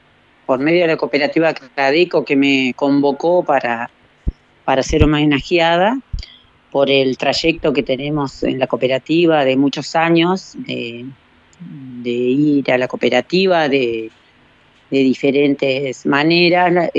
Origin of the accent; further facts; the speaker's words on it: Colonia Valdense, Colonia, Uruguay; Yo soy oriunda de Colonia Valdense, o sea, Rincón del Rey, claro, a 8 kilómetros más o menos, sí, de Valdense.